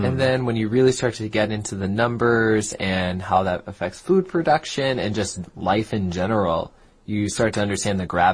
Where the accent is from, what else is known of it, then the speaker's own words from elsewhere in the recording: Virginia, United States; And so in my home state in Virginia, when it's pollen season, I can barely go outside because there are so many trees in our area